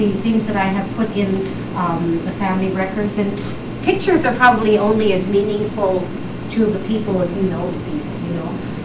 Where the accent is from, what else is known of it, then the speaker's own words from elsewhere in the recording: Cumberland, Nova Scotia, Canada; growing up in Cumberland with La Jumonnière and Le Guerrier and so forth, La France